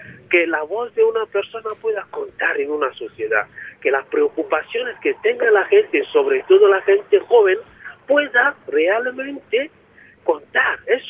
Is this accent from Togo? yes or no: yes; Togo; now in Bilbao, Spain; vengo de Togo, vivo en Bilbao.